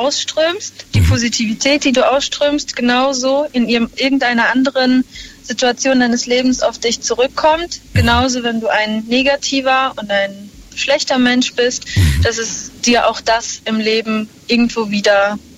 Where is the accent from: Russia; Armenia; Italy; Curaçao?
Russia; Ich bin Russin.